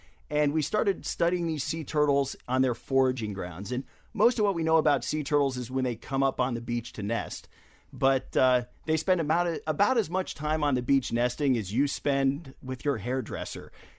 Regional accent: Ohio, United States; coming to the beach in Florida, even though I grew up in Ohio, I always wanted to be a marine biologist.

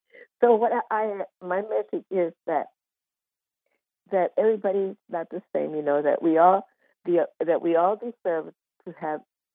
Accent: California, United States; born there; because I was born there in Orange County. I was born here in California 81 years ago

